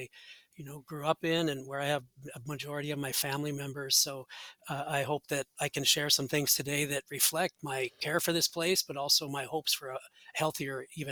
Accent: Portland, North Dakota, United States; So I grew up in Portland, North Dakota. I was a farm boy who lived my best life, you know, on the farm with working with animals and plants.

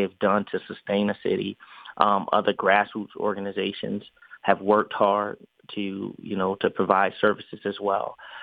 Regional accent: Detroit, Michigan, United States; now in Dover, United States; I'm originally from Detroit, so I know what the big city life is about, and I loved it as well. But to raise a family, Dover's just a centrally located place where you can get a bang for your buck.

